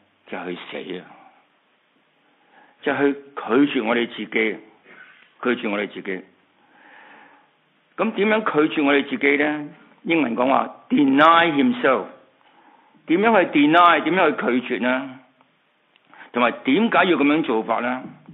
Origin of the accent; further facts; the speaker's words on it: China; 我们中国人也都有一句话说，人不为己，天诛地灭。